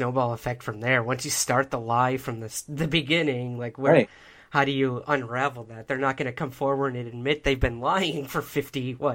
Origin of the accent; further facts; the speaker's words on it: East Coast, United States; I'm from the East Coast. I live in New York City.